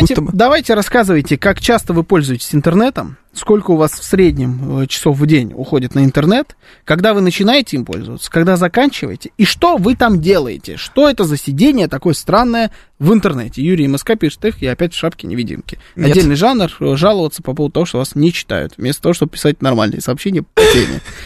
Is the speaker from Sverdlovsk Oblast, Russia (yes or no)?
no; Moscow, Russia; Я москвич